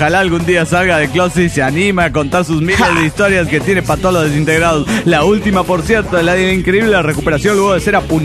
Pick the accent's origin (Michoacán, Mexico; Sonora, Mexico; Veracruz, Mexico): Michoacán, Mexico; Morelia; de Morelia, Michoacán.